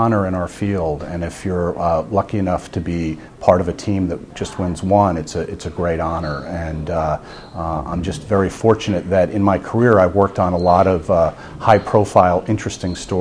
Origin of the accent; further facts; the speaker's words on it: New Jersey, United States; I grew up in New Jersey.